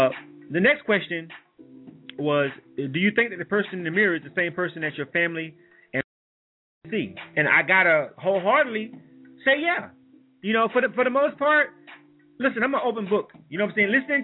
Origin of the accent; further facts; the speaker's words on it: Deep South, United States; I think growing up in the Deep South like that, it had a lot to do with it.